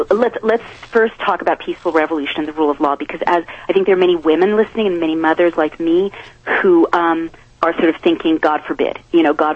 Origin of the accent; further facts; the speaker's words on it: San Francisco, California, United States; In San Francisco.